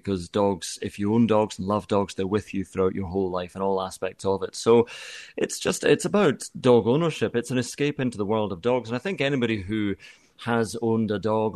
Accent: Scotland, United Kingdom; moved away as an adult; now in England; So, I mean, I am Scottish through and through, but I've been living in England for a long time because of the work.

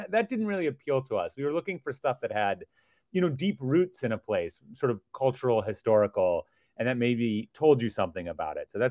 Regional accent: Minnesota, United States; And I grew up in Minnesota

